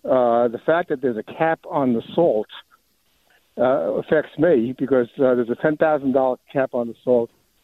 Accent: New York, United States; now in South Carolina, United States; But I'm originally from New York.

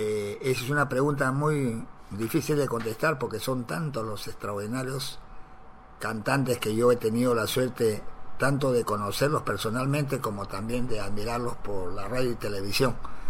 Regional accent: Callao, Peru; porque yo soy peruano, nacido en la provincia constitucional del Callao

